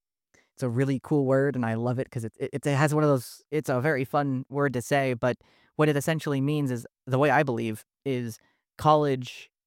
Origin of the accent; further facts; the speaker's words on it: Ireland; I'm not Italian. I'm an Irish guy, so...